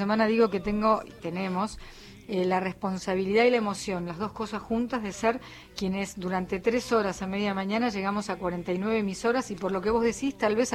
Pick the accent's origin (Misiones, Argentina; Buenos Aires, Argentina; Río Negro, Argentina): Buenos Aires, Argentina; los aislados somos los porteños.